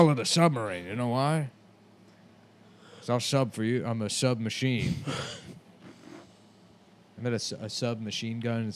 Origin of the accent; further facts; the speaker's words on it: Quincy, Massachusetts, United States; Yeah, so I'm actually from Quincy.